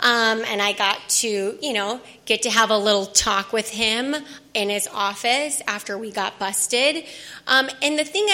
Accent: Wisconsin, United States; I grew up in Wisconsin where drinking is a hobby, so it's a pastime there.

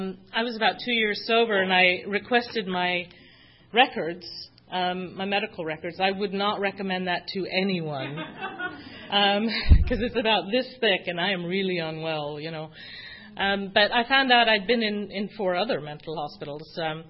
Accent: London, United Kingdom; So I was born in London. I grew up in a pub. I really did. My grandparents owned the pub, and I'm an only child and an only grandchild.

